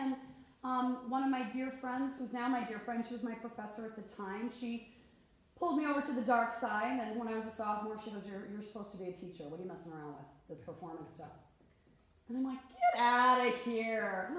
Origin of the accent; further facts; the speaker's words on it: Iowa, United States; also born or lived in Kansas; now in Chicago, United States; I didn't grow up with show choir. I grew up in Iowa and Kansas. Yeah. I will say y'all a lot, so brace yourself.